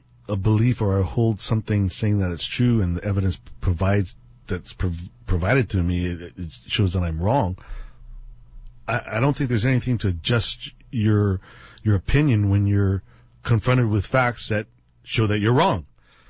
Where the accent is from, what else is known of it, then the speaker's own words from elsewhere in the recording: California, United States; born there; now in Hawaii, United States; Like I said, I was born in California, and, you know, very staunch, man. I was ready to go to military school, everything. I was American, USA